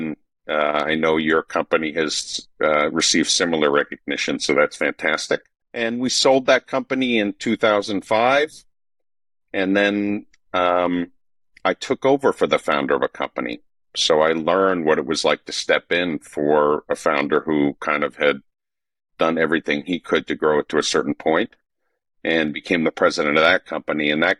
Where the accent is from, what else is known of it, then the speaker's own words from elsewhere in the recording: Northeast, United States; now in Atlanta, United States; I live in Atlanta. I've been here for 26 years. I'm originally from the Northeast. Nobody confuses me for a native Southerner.